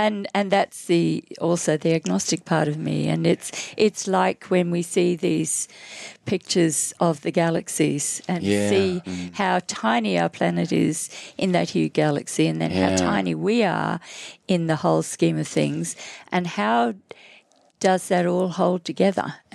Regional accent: Australia; I say I'm Australian and I love the fact that I'm Australian, but I belong inside, I belong to a world community.

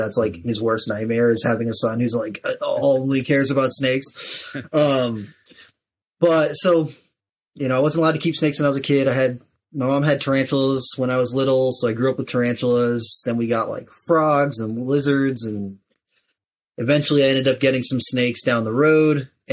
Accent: New England, United States; Originally, I'm from New England, and I have been a lifelong reptile person.

